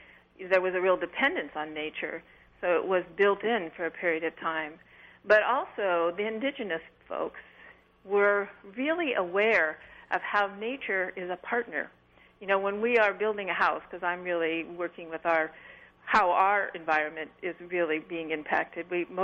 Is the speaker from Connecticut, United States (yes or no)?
no; California, United States; I mean, I grew up in a strong urban environment. I grew up in the Bay Area. We lived right in the middle of things.